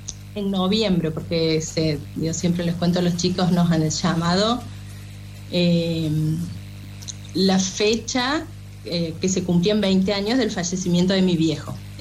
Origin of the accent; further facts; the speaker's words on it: Santiago del Estero, Argentina; tengo 41 años, soy de Santiago del Estero.